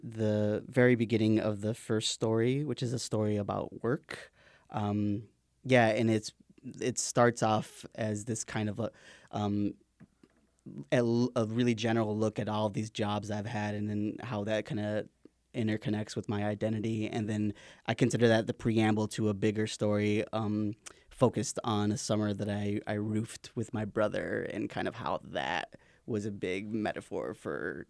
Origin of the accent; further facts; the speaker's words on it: West Liberty, Iowa, United States; So I grew up in West Liberty